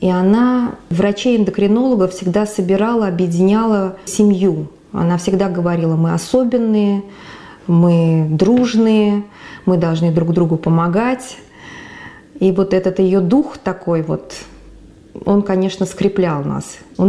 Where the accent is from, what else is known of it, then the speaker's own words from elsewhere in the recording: Tyulgan, Orenburg Oblast, Russia; Я родилась в Оренбургской области, в поселке Тюльган. Находится на границе с Башкирией.